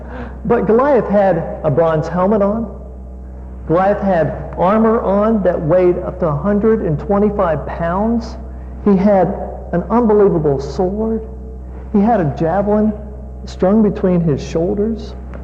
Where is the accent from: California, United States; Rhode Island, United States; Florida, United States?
Florida, United States; Tampa; Now, as Dr. Romans told you, I am from Tampa Bay. And so therefore, born and raised there, therefore I am a Tampa Bay Buccaneers fan.